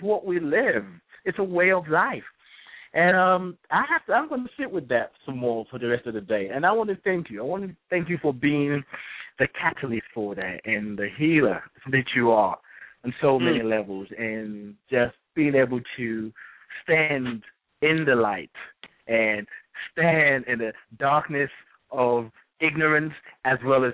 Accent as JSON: {"language": "English", "region": "England", "country": "United Kingdom", "tie": "born there", "said": "I was born in England. I'm still a Nigerian. I tell people I'm a Nigerian, but I was born in England."}